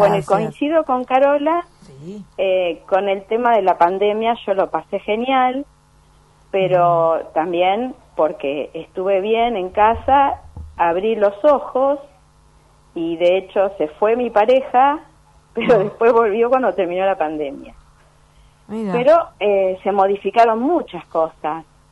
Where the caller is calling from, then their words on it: Azul, Buenos Aires Province, Argentina; de Azul, doctor